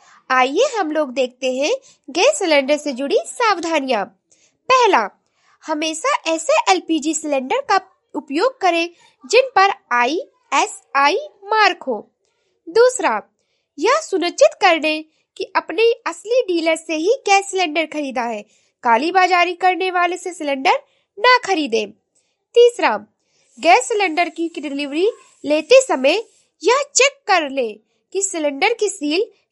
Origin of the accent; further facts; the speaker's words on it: Gonda, Uttar Pradesh, India; और मैं गोंडा जिले से हूँ।